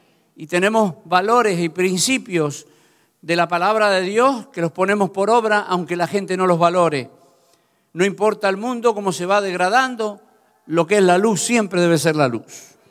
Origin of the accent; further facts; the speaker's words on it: Argentina; born there; Pero yo no me avergüenzo de decir soy argentino. No le voy a decir soy español. Yo nací en Argentina.